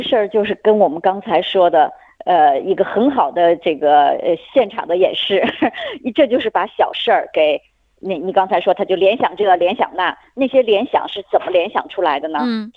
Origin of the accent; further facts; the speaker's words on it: China; 我们中国人其实比较习惯的就是一定要相安无事，一定要全家和和美美